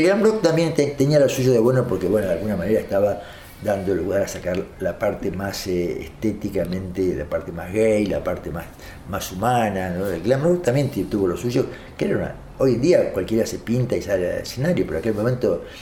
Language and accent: Spanish; Argentina; una de las cosas que hice como argentino